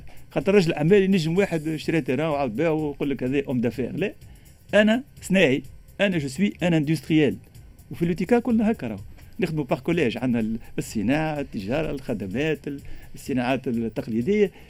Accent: Tunisia; عندنا توانسه موجودين، عندنا دياسبورا خرق العاده، عندنا في تونس ان بوتنسيال انورم.

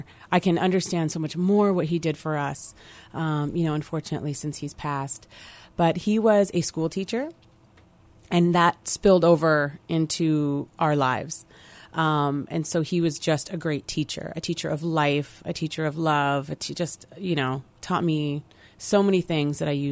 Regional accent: Oregon, United States; also born or lived in Colombia; now in Hawaii, United States; I was raised in Oregon. I was born, though, in Colombia, the country of Colombia, but raised in Oregon, and I've been in Hawaii for about 14 years.

